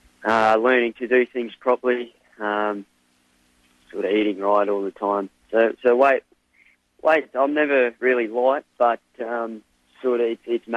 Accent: Alice Springs, Northern Territory, Australia; now in Melbourne, Australia; I come from Alice Springs, and obviously a big move to Melbourne

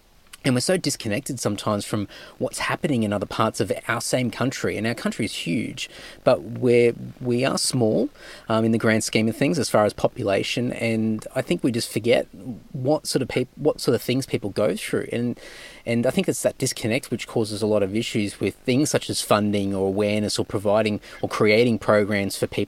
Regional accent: Cunnamulla, Queensland, Australia; also born or lived in Emerald / Rockhampton; When I was a kid, I grew up in Cunnamulla, which was like 10 hours west of Brisbane, and I lived a little while in Emerald in central Queensland, and Rockhampton, which is a little bit a bigger town.

